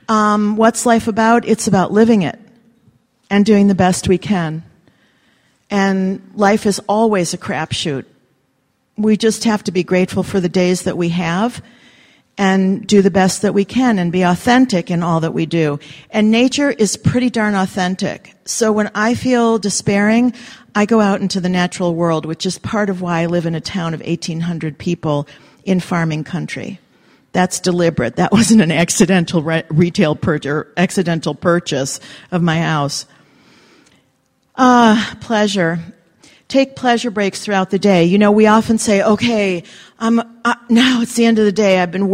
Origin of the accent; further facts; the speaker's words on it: Midwest, United States; Now, part of this is being Greek. Part of it is because I'm from the Midwest. Midwesterners are the kind of people that bring you a casserole when you move in. I live in the Northeast.